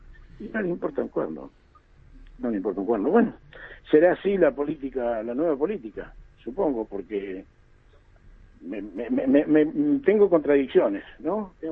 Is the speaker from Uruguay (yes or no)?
no; Bariloche, Río Negro, Argentina; yo tengo 62, hace 62 años que vivo en Río Negro, nací en Bariloche.